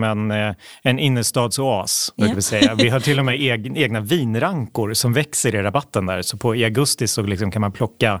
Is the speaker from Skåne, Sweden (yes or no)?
no; Borlänge, Dalarna County, Sweden; jag är uppvuxen i Borlänge. Riktigt så här arbetarstad.